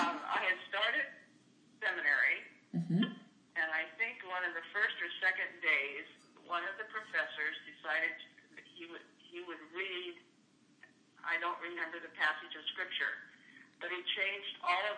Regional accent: Yakima, Washington, United States; born there; I was born in Yakima, Washington, in 1940.

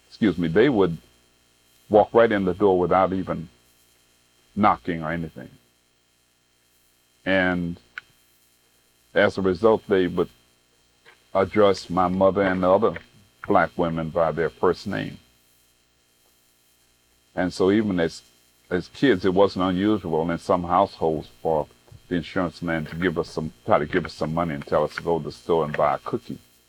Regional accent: Tuskegee, Alabama, United States; I was born and raised in Tuskegee. And other than school and the military service, I've lived here all my life.

